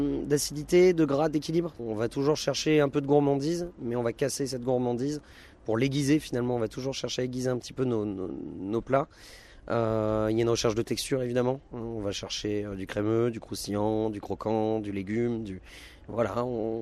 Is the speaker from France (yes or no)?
yes; Lille, Hauts-de-France, France; Originaire de Lille, ouais, je suis né à Lille.